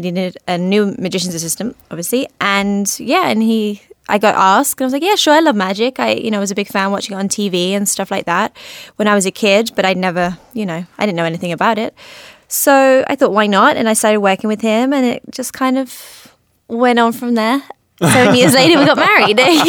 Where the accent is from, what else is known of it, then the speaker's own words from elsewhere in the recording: Portsmouth, South East England, United Kingdom; now in Las Vegas, United States; I'm from Portsmouth, England. It's near London, south of England.